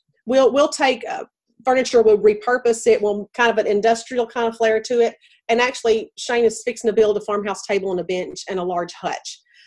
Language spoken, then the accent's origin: English; the South, United States; accent: Southern; It's so funny you brought up my accent, Lord. Like, I know that I'm have a little Southern in there, but like, everybody's like, oh, we just love to hear you talk. And I'm like, they probably think I'm so country or corn pone